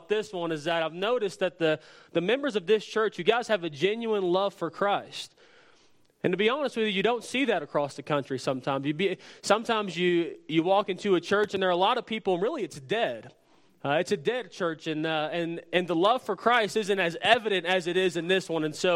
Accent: Tyler, Texas, United States; I am from Texas, a city called Tyler. It's about an hour east of Dallas. And so if you've ever been down there, you know that it's hot.

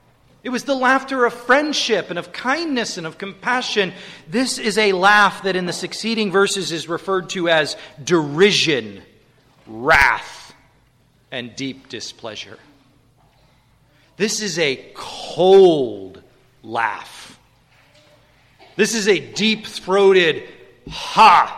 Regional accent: Cambridge, United States; As American people, as residents of Cambridge, do we not share the blame as Christians?

